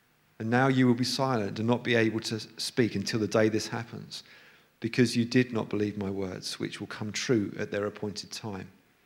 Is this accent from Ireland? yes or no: no; East of England, United Kingdom; accent: Suffolk; I don't have a particularly strong accent until I get back amongst people from Suffolk, where it tends to get quite Suffolk.